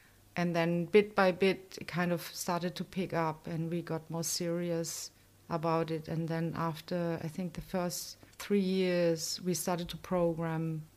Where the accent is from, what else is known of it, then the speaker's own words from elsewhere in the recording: Berlin, Germany; English is a second language; now in London, United Kingdom; I'm from Germany, but I'm coming from Berlin, and space at the time in 2005 wasn't such a problem.